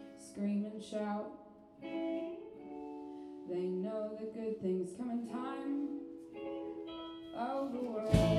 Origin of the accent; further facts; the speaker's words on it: Philadelphia, Pennsylvania, United States; We're from Philly.